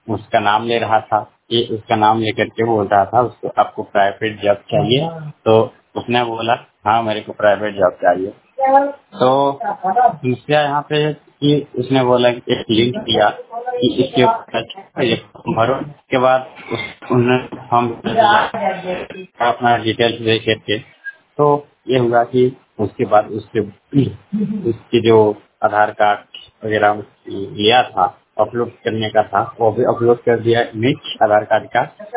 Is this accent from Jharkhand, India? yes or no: yes; Deoghar, Jharkhand, India; मैं झारखंड का देवघर डिस्ट्रिक्ट के रहने वाला हूँ। मेरा उम्र 20 साल है, मैं अभी 12वीं कर रहा हूँ।